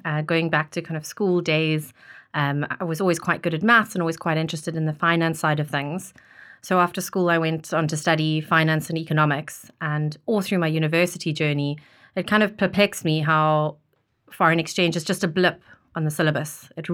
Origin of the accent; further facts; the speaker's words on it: Cape Town, Western Cape, South Africa; now in London, United Kingdom; So born and bred in Cape Town, South Africa. It's a beautiful place if you haven't been. Grew up in Cape Town